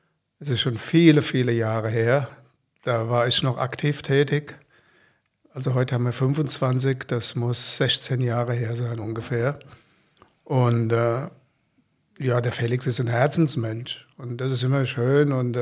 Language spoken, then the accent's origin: German; Hesse, Germany; ich bin ein Hesse, bin eine Fränkin verheiratet.